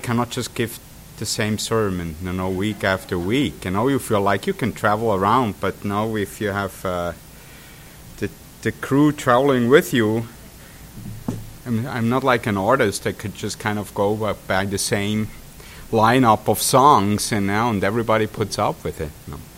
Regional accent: Switzerland; accent: Swiss; English is a second language; also for you guys to get used to my Swiss accent, that's why I'm talking all this.

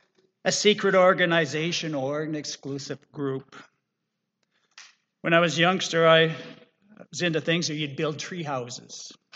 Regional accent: Regina, Saskatchewan, Canada; So if we get lost, we can just pull a coin out and say, oh, I'm from Regina. I know where I'm from.

